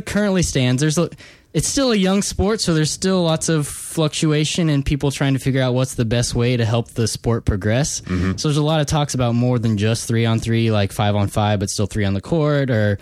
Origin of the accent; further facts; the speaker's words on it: Missouri, United States; I'm from Missouri, and the first time I played was in Columbia, Missouri at the University of Missouri there.